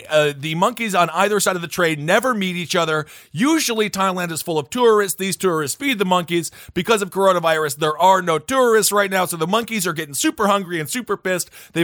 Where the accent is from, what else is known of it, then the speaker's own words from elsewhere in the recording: Wisconsin, United States; God, I'm from Wisconsin.